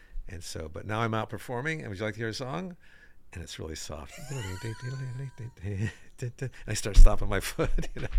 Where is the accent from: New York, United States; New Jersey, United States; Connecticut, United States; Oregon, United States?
Connecticut, United States; Bridgeport; I was in a working in Bridgeport, my hometown.